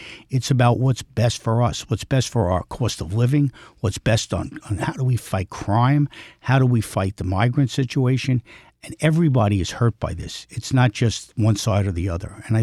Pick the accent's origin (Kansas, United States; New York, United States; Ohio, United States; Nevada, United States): New York, United States; Queens; now in Nassau County, United States; And I'm from Nassau, originally from Queens.